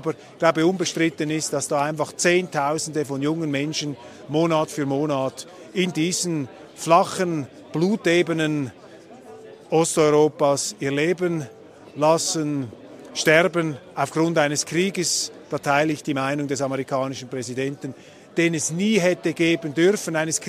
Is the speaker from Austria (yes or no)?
no; Switzerland; Für mich ausschlaggebend als Schweizer ist die Nobelpreisrede